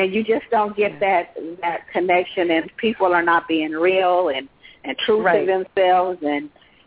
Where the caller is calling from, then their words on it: California, United States; calling from California.